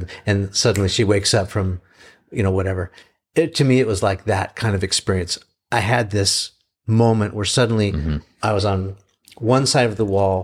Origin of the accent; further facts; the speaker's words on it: California, United States; I grew up in Southern California.